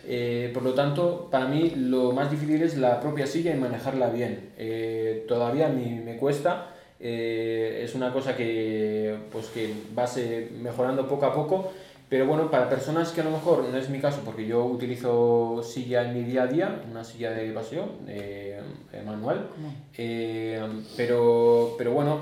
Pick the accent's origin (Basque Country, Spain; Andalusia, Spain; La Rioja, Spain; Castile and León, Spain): Basque Country, Spain; Escoriaza; Yo no soy de Vitoria, yo soy de Escoriaza, de un pueblo de Guipúzcoa, que está una media hora de aquí.